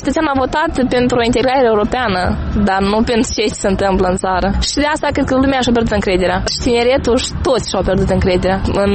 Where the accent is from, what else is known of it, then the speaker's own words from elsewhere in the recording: Cahul District, Moldova; Dacă să luăm după Constituție și după documente, alți suntem moldoveni. Dacă luăm după istorie, ne considerăm români.